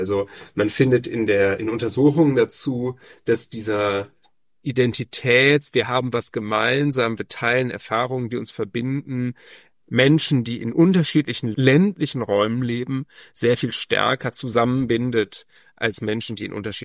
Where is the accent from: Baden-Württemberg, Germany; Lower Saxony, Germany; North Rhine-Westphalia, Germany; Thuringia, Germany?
North Rhine-Westphalia, Germany; ich komme aus dem Ruhrgebiet, das hat mich geprägt.